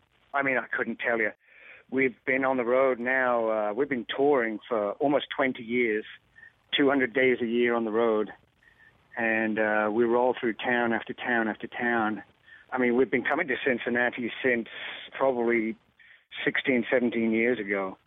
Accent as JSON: {"language": "English", "region": "England", "country": "United Kingdom", "tie": "born there", "said": "Obviously, I'm a Englishman born, but a lot of Irish and Scottish heritage in my background."}